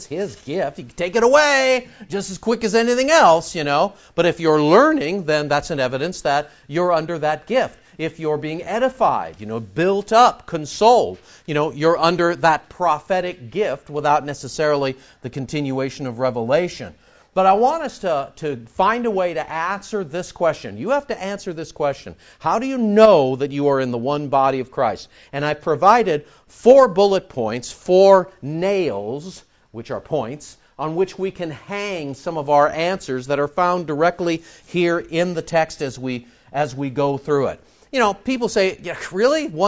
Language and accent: English; Montebello, California, United States; I made my parents have church at our house when I was growing up in Montebello.